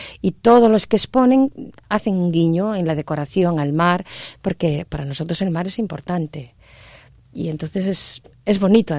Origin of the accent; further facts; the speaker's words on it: Marín, Galicia, Spain; para los que somos de Marín, el mar es algo importante en nuestras vidas. Hemos crecido en la orilla del mar.